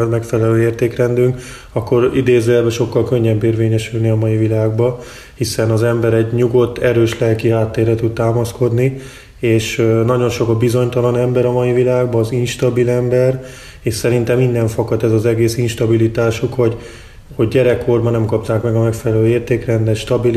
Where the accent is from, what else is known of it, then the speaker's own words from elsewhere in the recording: Csurgó, Somogy, Hungary; moved away as an adult; now in Budapest, Hungary; annak ellenére, hogy Budapesten élek már 11 éve. Csurgó Dél-Somogyban található, Belső Somogyban. Én ott nőttem fel, szüleim református lelkipásztorok